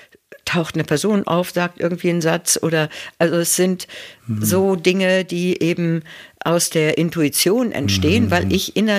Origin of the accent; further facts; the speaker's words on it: Germany; Und das hat mir fast den Atem verschlagen, ja, weil ich plötzlich als Deutsche